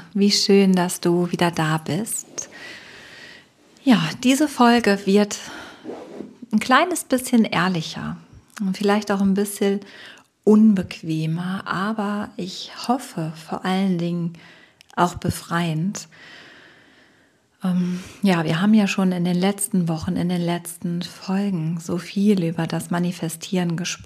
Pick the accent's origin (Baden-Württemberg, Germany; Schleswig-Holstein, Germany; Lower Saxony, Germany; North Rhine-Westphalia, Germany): North Rhine-Westphalia, Germany; Hier war sehr, sehr viel los, natürlich bei uns im Ruhrpott.